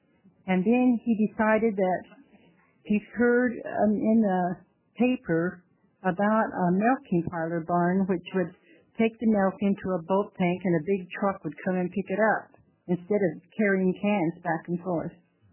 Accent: Fruitland, Idaho, United States; also born or lived in Ontario, Oregon, United States; I was born in Ontario, Oregon, or Malheur County. Then my family, we lived across in Idaho, which is right across the Snake River Bridge in Fruitland, in the Black Canyon area

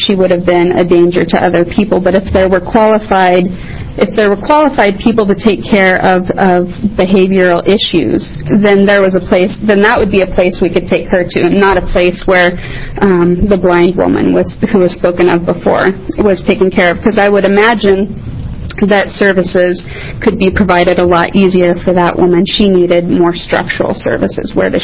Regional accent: Scappoose, Oregon, United States; for the record, I'm from Scappoose.

